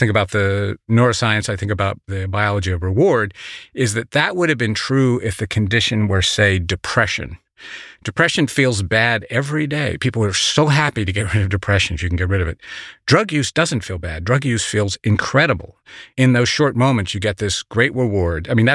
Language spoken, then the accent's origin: English; West Virginia, United States; So when I was growing up, I grew up in West Virginia in the 60s and 70s.